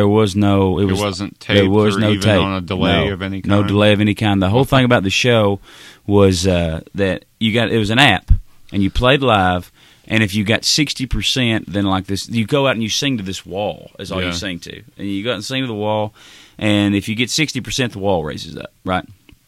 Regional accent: Peay, Kentucky, United States; You know, I'm the kid from Peay, Kentucky, played Edmonds County High School, went to WKU, and petered out in minor league ball.

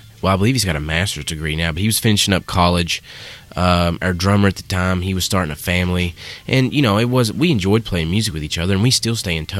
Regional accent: Nashville, Tennessee, United States; Well, I actually grew up on the, speaking of rivers, I grew up on the Cumberland River.

